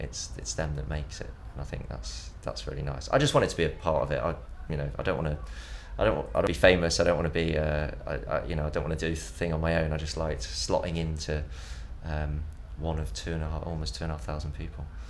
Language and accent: English; Nottingham, East Midlands, United Kingdom; now in London, United Kingdom; I'm 30 and from Nottingham originally and London for the last 10 years.